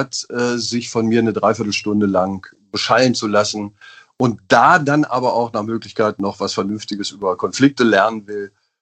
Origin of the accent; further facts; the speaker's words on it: Einbeck, Lower Saxony, Germany; born there; Ich bin ja in der Bierstadt geboren.